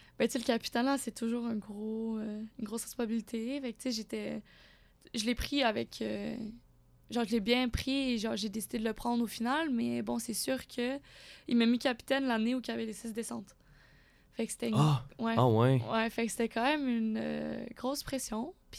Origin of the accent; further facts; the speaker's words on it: Quebec, Canada; une chance que je parlais français, mais malgré le fait, la barrière de la langue en tant que Québécoise, elle est quand même très présente.